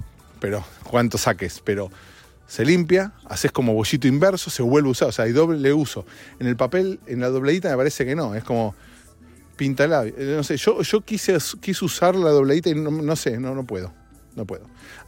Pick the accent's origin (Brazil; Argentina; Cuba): Argentina; moved away; Cuando yo me mudé de Argentina acá hace 8 años, venían de 4 de que no había llovido un día.